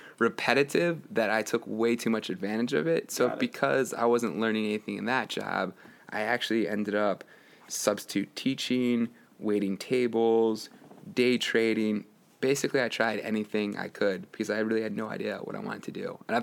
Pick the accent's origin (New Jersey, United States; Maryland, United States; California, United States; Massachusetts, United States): Maryland, United States; Bethesda; I mean, I grew up in Bethesda. We're next to 10 different schools